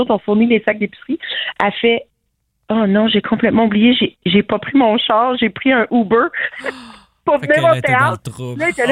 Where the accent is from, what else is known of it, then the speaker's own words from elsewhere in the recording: Gatineau, Quebec, Canada; Moi, je suis originaire de Gatineau, fait que je viens souvent en Outaouais pour fêter Noël.